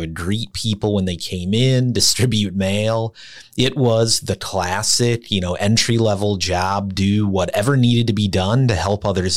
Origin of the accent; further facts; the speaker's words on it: Minneapolis, Minnesota, United States; You know, I grew up in Minneapolis. My dad's a mechanic. My mom was a teacher.